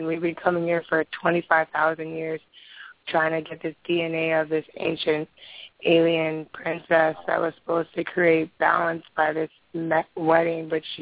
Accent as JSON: {"language": "English", "region": "Hawaii", "country": "United States", "said": "I'm from Hawaii."}